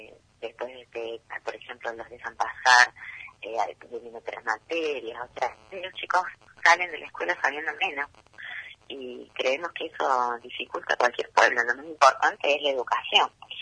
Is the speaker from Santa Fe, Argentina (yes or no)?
no; Córdoba, Argentina; born there; now in Santa Cruz, Argentina; vengo de Córdoba, nací en Córdoba y hace 27 años que vivo en Santa Cruz, donde nacieron mis dos hijos. O sea que ya he vivido la mayor parte de mi vida en Santa Cruz.